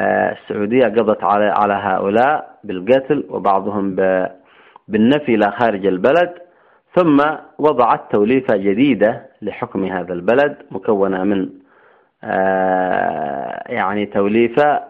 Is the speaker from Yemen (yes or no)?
yes; Yemen; بقي ثابتا وأصيلا تتوارثه الأجيال في بلدنا اليمن جيلا إثر جيل.